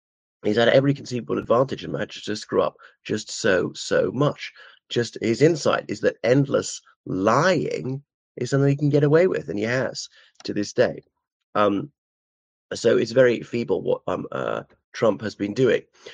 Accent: Ireland; o everyone … from Ireland.

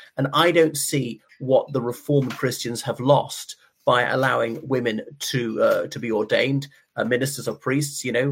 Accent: Ireland; from Ireland, hoping to be Pius XIII.

